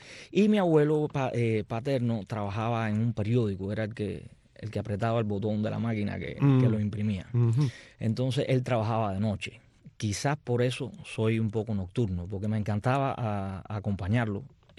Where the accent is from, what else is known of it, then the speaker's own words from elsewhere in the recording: Santa Clara, Villa Clara, Cuba; Soy de Santa Clara, el centro de Cuba, como un gran porciento de cubanos, con la herencia española por, uh-huh, un lado y la africana por la otra.